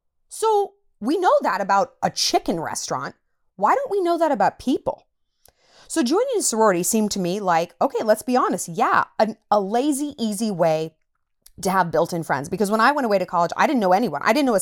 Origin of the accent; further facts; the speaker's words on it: New York City, New York, United States; now in Montana, United States; because I live in Montana, and I'm like this when it comes to dating, because I moved from New York City. Who has a bigger ego and a worse attitude than a New Yorker? Literally no one. I'm a monster.